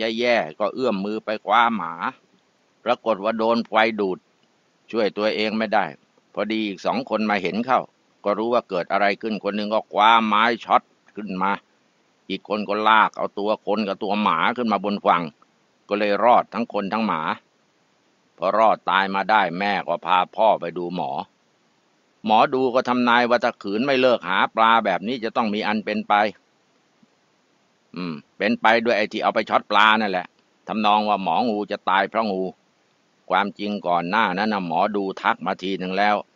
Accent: Taling Chan, Bangkok, Thailand; ที่คลองชักพระนี่แหละตลิ่งชันนี่แหละบ้านผมนะบ้านพ่อบ้านแม่ผมเกิดที่นั่นอยู่ที่นั่นโตที่นั่น

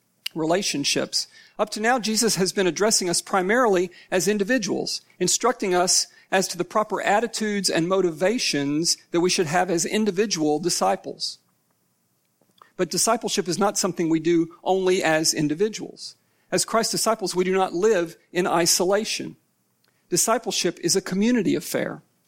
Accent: Kentucky, United States; I'm from Kentucky, and yesterday was, of course, the Kentucky Derby.

